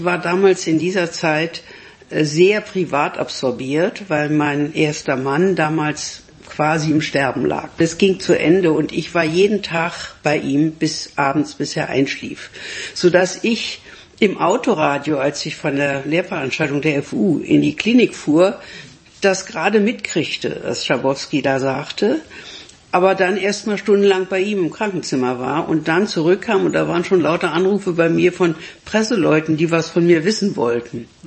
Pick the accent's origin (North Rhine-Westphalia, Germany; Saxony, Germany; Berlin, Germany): Berlin, Germany; weil ich nie deutschnational war, aber als Berlinerin sehr unter dieser Spaltung gelitten habe